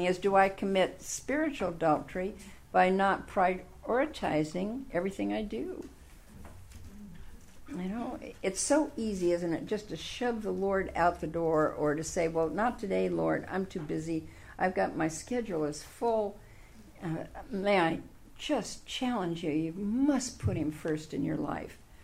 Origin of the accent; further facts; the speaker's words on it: Oakland, California, United States; No, I grew up in Oakland. I went to Oakland High School. So we have changed tremendously.